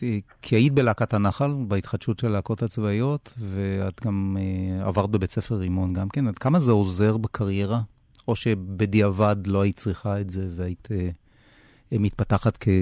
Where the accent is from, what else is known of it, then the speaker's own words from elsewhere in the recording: Jerusalem, Jerusalem District, Israel; כי אני גם ירושלמי לשעבר, לשעבר, לשעבר